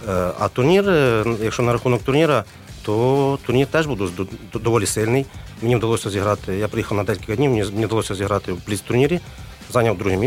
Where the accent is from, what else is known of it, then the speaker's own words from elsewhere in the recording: Mohyliv-Podilskyi, Vinnytsia Oblast, Ukraine; Взагалі-то я сам родом з Могилів-Подільську, це місто на Вінницькій області.